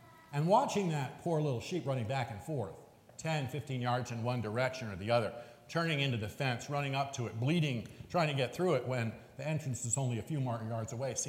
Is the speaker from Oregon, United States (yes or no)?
no; New York City, New York, United States; Now, I'm a city kid. I grew up in New York City.